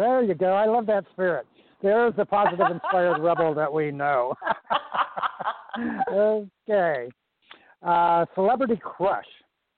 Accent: California, United States; And I am from California, and believe me, in that business, that's saying something.

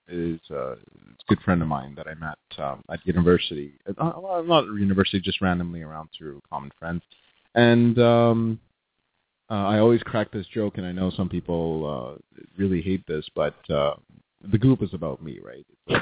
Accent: Mumbai, Maharashtra, India; I grew up in Bombay, so Mumbai now, so B-Town represent.

